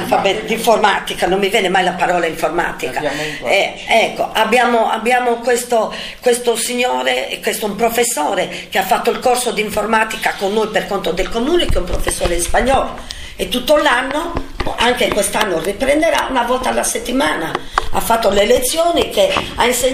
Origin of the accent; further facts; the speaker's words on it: Sardinia, Italy; Siamo tosti, sardi.